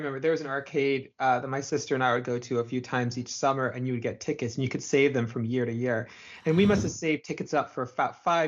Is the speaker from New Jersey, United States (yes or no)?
yes; West Long Branch, New Jersey, United States; where I grew up in West Long Branch, which was next to Long Branch, and Long Branch had a pier.